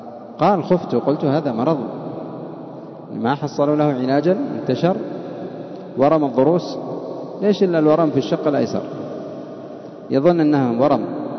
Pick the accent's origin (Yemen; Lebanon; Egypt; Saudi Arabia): Yemen; عندنا في اليمن يتفننون